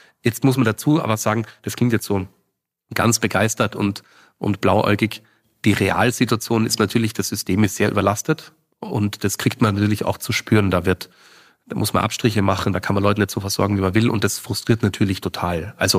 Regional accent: Austria; Ich komme aus Österreich, habe dort meine Schule absolviert

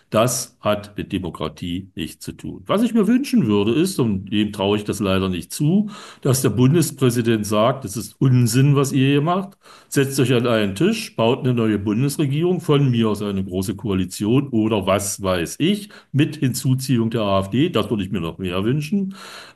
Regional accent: Thuringia, Germany; Ich komme aus Thüringen

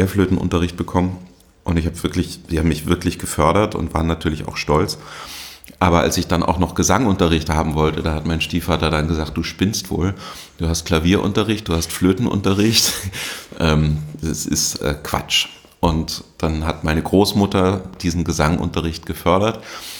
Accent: Lörrach, Baden-Württemberg, Germany; ich bin ja in Lörrach an der Schweizer Grenze aufgewachsen, war in Basel im Knabenchor zweimal die Woche

